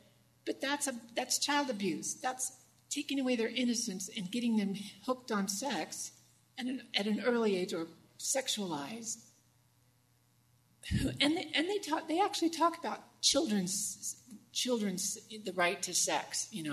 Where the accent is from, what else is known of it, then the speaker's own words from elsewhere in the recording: California, United States; I'm from California. We live here some of the time, but we live in the San Diego area.